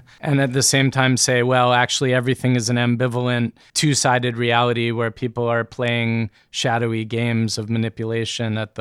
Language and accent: English; United States; for the comfortable, you know, more or less comfortable middle class that I grew up in America, like, there was always a sense of real security.